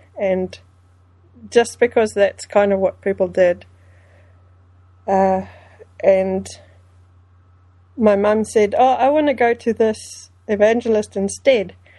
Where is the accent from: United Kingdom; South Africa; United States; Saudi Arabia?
South Africa; first language Afrikaans; I'm from South Africa's quite tribal, and I'm from a tribe that I'm Afrikaans speaking, white South African